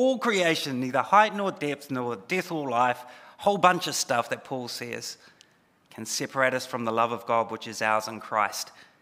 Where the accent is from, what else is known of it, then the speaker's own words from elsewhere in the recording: Taranaki, New Zealand; I'm originally from Taranaki. My parents are here today.